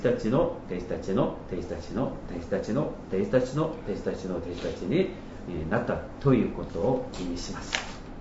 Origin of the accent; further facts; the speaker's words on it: South Korea; Japanese is a second language; now in Japan; 私が韓国人なので歴史的な葛藤がある日本に来ることは、対してある韓国の信徒たちに反感を持たれるもありました。